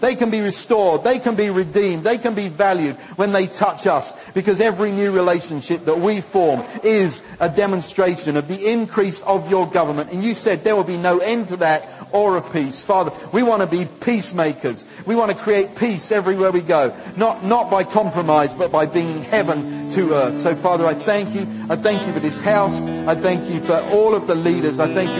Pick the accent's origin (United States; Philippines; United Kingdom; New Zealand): United Kingdom; We are just saying we are your people, and you put us in this country, in this nation. We're British. We're known. That's our nationality.